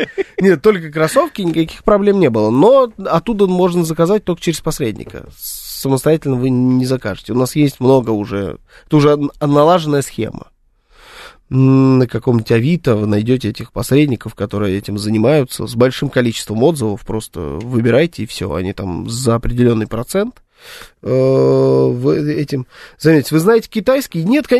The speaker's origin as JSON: {"language": "Russian", "region": "Saint Petersburg", "country": "Russia", "said": "Мы, кстати говоря, из Питера"}